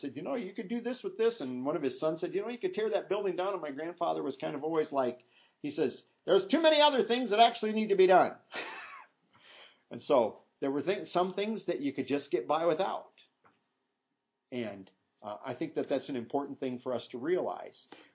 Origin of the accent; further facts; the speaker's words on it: Iowa, United States; My wife and I come from Iowa.